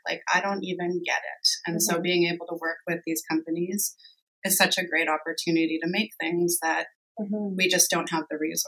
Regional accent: West Coast, Canada; And I think as a Canadian, that's like the best thing. I mean, also as a West Coaster

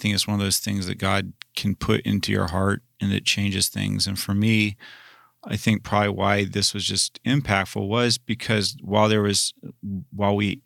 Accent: Great Smoky Mountains, United States; Growing up in the Smoky Mountains, I'm pretty familiar, you know, with not getting between a black bear and her cubs.

